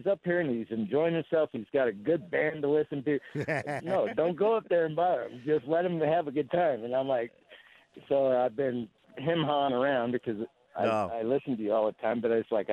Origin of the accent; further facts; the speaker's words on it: Cave Creek, Arizona, United States; I grew up in Cave Creek